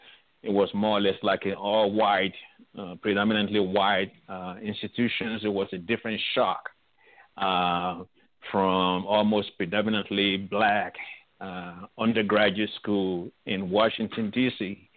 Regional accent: Nigeria; the city where I grew up in Nigeria

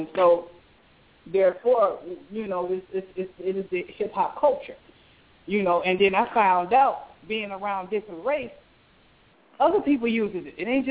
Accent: Louisiana, United States; because the simple fact that I'm a Cajun, I use that word sometimes myself

